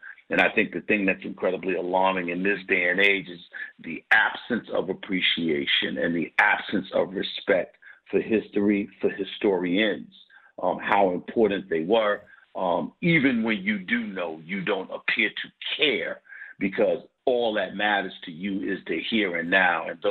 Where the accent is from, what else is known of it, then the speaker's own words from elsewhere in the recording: New York, United States; now in Philadelphia, United States; But then I came from New York to Philly.